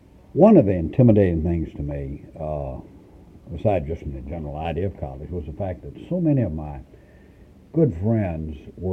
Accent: Fredericksburg, Virginia, United States; Came from Fredericksburg.

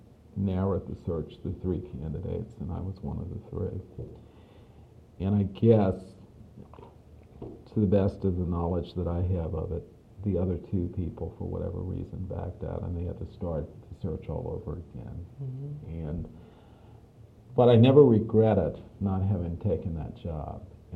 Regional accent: Virginia, United States; had not gone on in my experience of growing up in Virginia.

